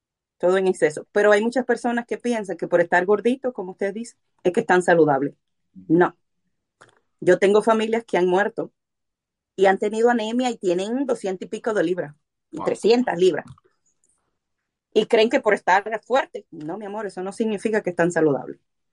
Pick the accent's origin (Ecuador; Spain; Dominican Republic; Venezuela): Dominican Republic; Yo soy dominicana. Bueno, ustedes son colombianos y más o menos es el mismo estilo.